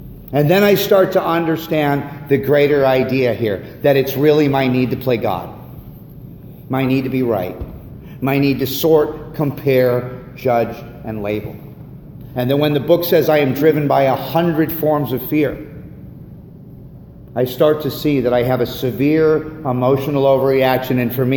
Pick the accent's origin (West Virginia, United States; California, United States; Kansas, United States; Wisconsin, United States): California, United States; Malibu; I grew up in Malibu. What I want is a yacht and a Learjet.